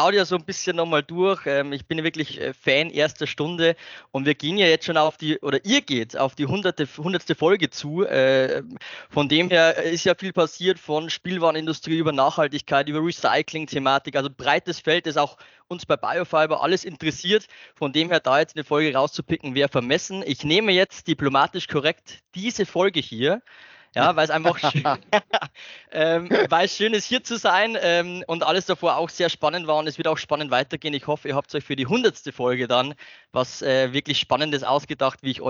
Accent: Bavaria, Germany; accent: Upper Palatinate dialect; also born or lived in Bayreuth; bin noch näher jetzt an den 30ern als an den 40ern immer noch, das vorweg, bin gebürtiger Oberpfälzer. Also wenn der Dialekt ab und zu durchrutscht, es sei mir verziehen. Bin dann der Oberpfalz 10 Jahre fremdgegangen, war dann in euren Gefilden in Franken unterwegs

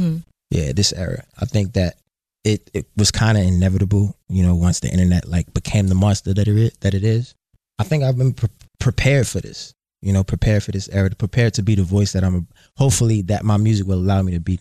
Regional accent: Baltimore, Maryland, United States; I think me growing up in Baltimore and seeing so much at an early age kind of gave me just like this reality check

